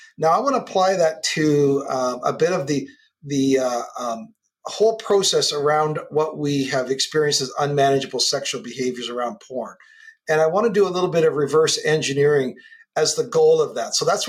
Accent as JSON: {"language": "English", "region": "West Coast", "country": "Canada", "tie": "born or raised there", "said": "Well, I'm a Canadian kid on the West Coast"}